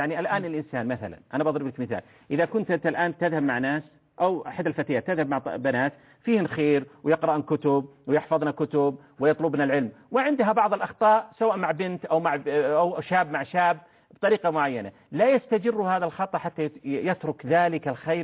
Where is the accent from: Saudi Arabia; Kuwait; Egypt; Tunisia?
Saudi Arabia; عندنا في المملكة العربية السعودية، حتى في الخليج ودول عربية